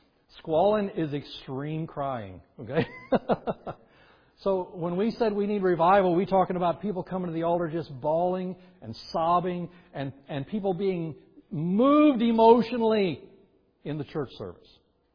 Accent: Alabama, United States; I was born in Alabama, so I grew up in the South.

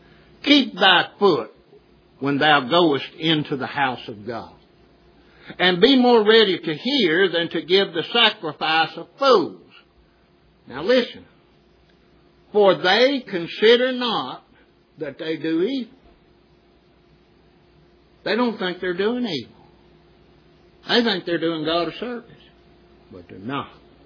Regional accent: United States; We grew up in the United States and the majority is always right.

